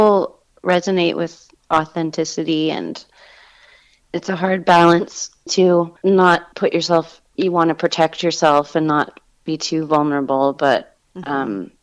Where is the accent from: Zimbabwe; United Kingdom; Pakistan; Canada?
Canada; now in United States; me being a Canadian in America at that time, it was a very interesting time to be there